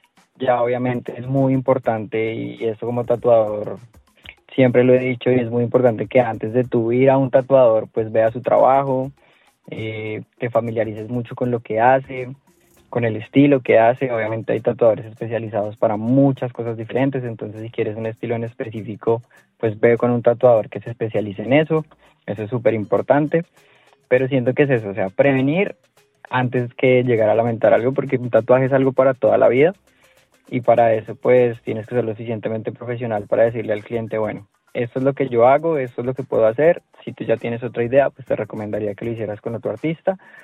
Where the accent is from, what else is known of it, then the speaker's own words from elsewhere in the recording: Colombia; now in Melbourne, Australia; soy colombiano, soy latino